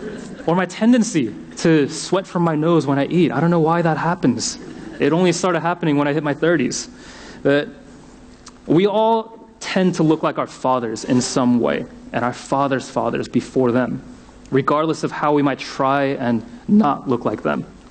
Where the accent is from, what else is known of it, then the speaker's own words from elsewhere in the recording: South Korea; I was just a young boy, you know, still growing up in Korea somewhere